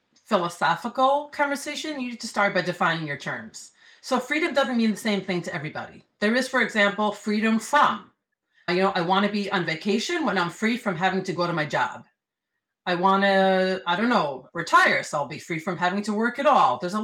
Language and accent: English; New York City, New York, United States; now in Israel; So that's who I am. That's what I do. I grew up in New York City. I'm Israeli for 32 years. I love it.